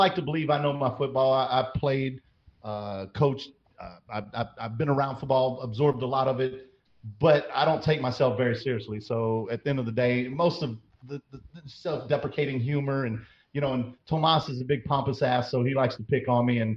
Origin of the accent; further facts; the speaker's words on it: Louisiana, United States; Born and raised in Louisiana, since I can remember.